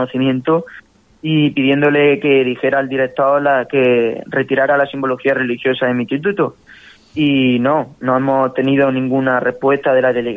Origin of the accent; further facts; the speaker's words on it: Dos Torres, Andalusia, Spain; de mi pueblo, de Dos Torres, me encontré simbología religiosa en todas las aulas